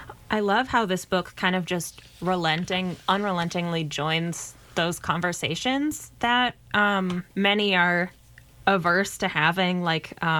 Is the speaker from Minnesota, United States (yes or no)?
yes; Duluth, Minnesota, United States; I'm from northern Minnesota also. I'm from Duluth.